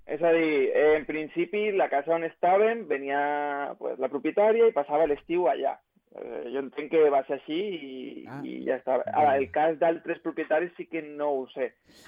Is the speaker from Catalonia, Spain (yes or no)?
no; Ibiza, Balearic Islands, Spain; Clar, a Eivissa, jo soc d'Eivissa i ja ho coneixia.